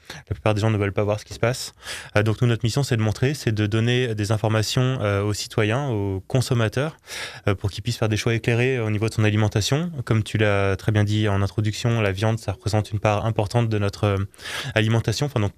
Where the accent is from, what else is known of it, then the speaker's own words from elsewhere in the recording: Brittany, France; je suis breton d'ailleurs